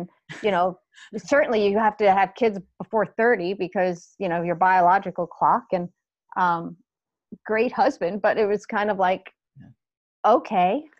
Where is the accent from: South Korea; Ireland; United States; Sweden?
United States; I grew up outside of New York City, went to college in Ohio